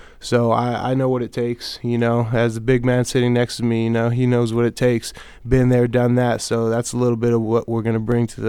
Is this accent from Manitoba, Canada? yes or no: yes; Winnipeg, Manitoba, Canada; I'm from Winnipeg, so, you know, I know the hype. I grew up with the hype. I went to U of M, and I know the rivalry and the battle between the Prairies.